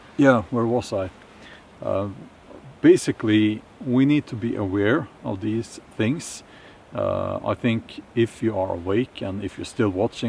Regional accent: Norway; English is a second language; I come from Norway

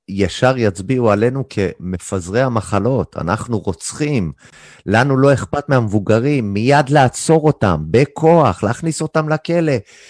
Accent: Canada; אני בתור קנדי, בן אדם שחי בחול כל החיים, תמיד הסתכלתי על הישראלים מהצד

